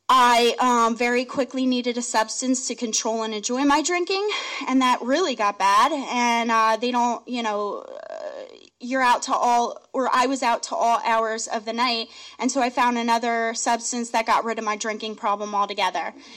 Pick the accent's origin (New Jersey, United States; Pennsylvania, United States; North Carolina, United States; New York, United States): New Jersey, United States; moved away as an adult; I grew up in New Jersey. Don't hold it against me. I know there's parts of my state that are ugly. I get it. I grew up down by the shore, ergo no accent. So I knew I had to get away from New Jersey. I moved down to Florida.